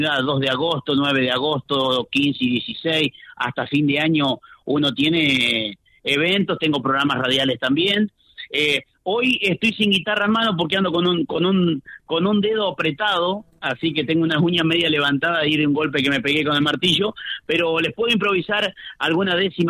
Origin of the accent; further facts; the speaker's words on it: Villamol, Buenos Aires Province, Argentina; now in Moquegua, Argentina; yo vivo en Moquegua, partido de Chivilcoy, soy de Villamol, partido de Navarro, que es un pueblito rural acá en la provincia de Buenos Aires, y sí, toda gente de campo, de parte de mi papá y de mi mamá